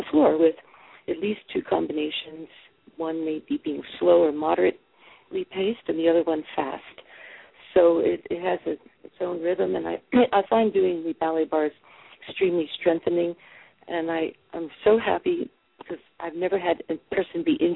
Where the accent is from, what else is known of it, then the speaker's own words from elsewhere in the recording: New York City, New York, United States; Yeah, right. Yeah. I live about a mile away from the Empire State Building, yeah. And it was a great experience to grow up in New York.